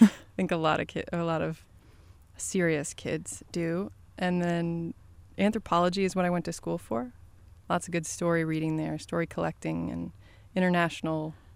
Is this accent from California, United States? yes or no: no; Louisville, Kentucky, United States; more current artists like … who was from my hometown